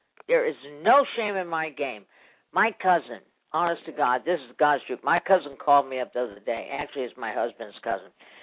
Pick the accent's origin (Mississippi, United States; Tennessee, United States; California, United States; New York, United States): California, United States; San Francisco; I was born and raised in Ingleside Terrace in San Francisco, and the house that I was born and raised, not born, I was born actually in the Avenues on 46.